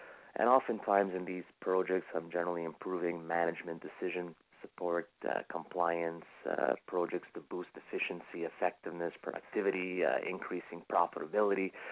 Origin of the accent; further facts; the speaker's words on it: Montreal, Quebec, Canada; also born or lived in Zagreb, Croatia; including my hometown, Montreal, Quebec, also Southeast Florida, Manhattan, New York, Santo Domingo, Dominican Republic, or my native land of Zagreb, Croatia.